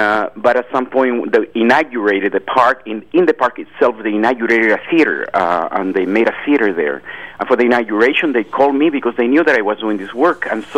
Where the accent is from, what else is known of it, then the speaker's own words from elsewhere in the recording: Chile; first language Spanish; English is a second language; If, you know, my first voice is Spanish, then I learned English. It's just like the same thing. It opened a door, a tremendous possibilities for me to mix what I have as a folk musician from Chile